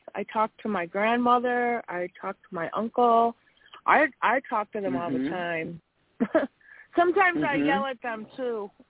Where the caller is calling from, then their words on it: Wisconsin, United States; from Wisconsin. How are you?